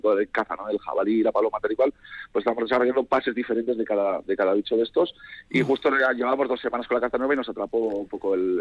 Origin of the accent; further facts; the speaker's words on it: Campezo, Basque Country, Spain; pasar el confinamiento aquí ya en mi pueblo, ¿no? Y yo me imaginaba en una ciudad, tanto en Donosti como en Gasteiz, y no sé cómo hubiera pasado. Pero gracias a Dios he estado aquí en Campezo.